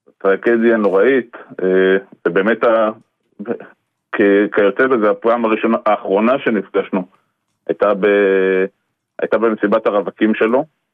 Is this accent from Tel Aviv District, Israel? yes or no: no; Ra'anana, Central District, Israel; אז... מפת גדר ברעננה